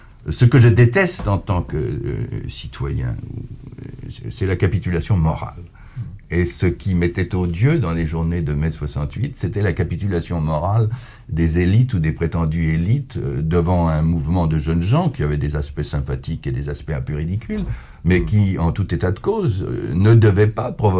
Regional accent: France; en tant que Français

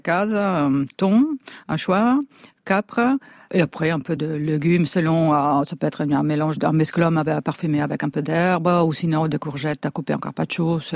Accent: Friuli-Venezia Giulia, Italy; born there; je suis quand même née dans le Frioul, c'est la région qui est juste à côté, à nord-est de Venise.

